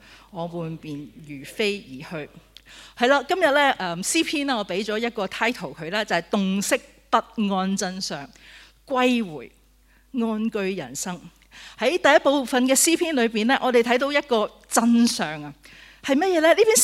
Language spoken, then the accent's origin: Cantonese; Hong Kong; 咁咧唔知我哋香港人特色撳 lift 咧都係要突快啲